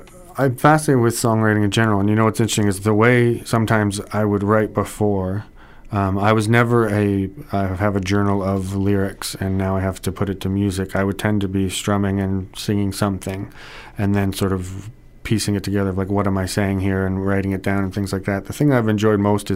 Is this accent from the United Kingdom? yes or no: no; Chatham, Ontario, Canada; now in Guelph, Canada; Yeah, born and raised in Chatham, actually.